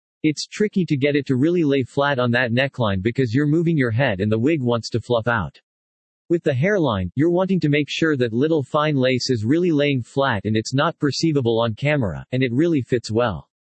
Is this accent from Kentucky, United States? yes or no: yes; Kentucky, United States; I am from Kentucky originally, even though you can't hear it in my voice.